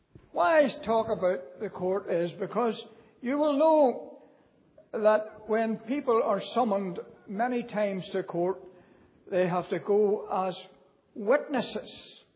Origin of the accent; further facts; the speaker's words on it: Belfast, Northern Ireland, United Kingdom; born there; In the providence of God, I was born in Belfast City on the 5th of September, 1940.